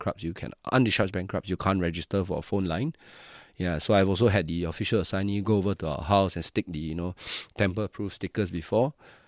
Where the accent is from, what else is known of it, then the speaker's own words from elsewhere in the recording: Jurong West, Singapore; So I grew up in Jurong West, then I moved to rental housing for a while, then I moved to somewhere in Tanjung Pagar